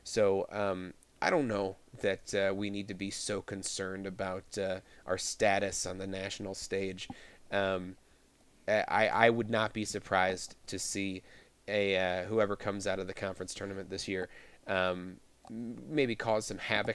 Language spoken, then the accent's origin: English; Ohio, United States; for those of us like me who were growing up in Northeast Ohio at the time.